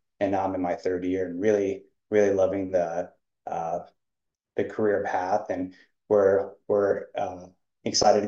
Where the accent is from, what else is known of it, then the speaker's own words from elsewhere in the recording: Portland, Oregon, United States; So I grew up in Portland, Oregon. I went to high school there and decided to go to University of Washington for college.